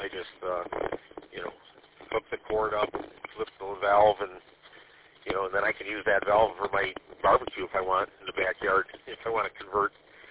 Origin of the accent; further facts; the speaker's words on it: Armada, Michigan, United States; I came from Armada, where I feel like we lost power every week, to I live in the middle of nowhere now